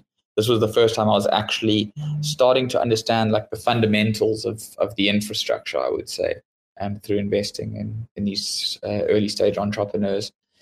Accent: South Africa; moved away as an adult; now in United States; So pretty much I grew up in South Africa.

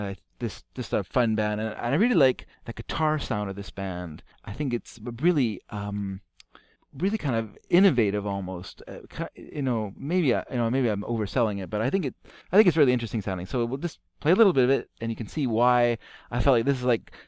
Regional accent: Canada; because I'm Canadian. And so, like, when I grew up, there was a TV station in Canada

